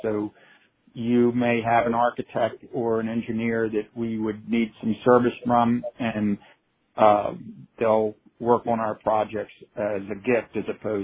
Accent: Maryland, United States; I grew up in so my parents were born in Dundalk, the Canton area, and we grew up in the Anne Arundel County area

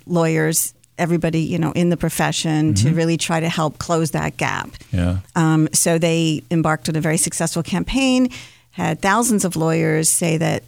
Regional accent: Baltimore, Maryland, United States; I am from Baltimore, born and bred.

